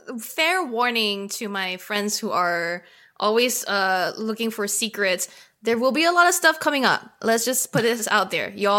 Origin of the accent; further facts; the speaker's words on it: Singapore; Maybe because I grew up in Singapore and that's what I'm used to.